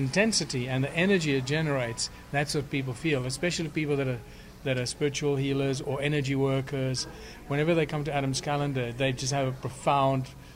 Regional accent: South Africa; since I'm South African

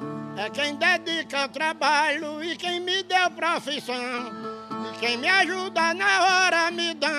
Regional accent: Iguatu, Ceará, Brazil; Sou de Iguatu, no Ceará.

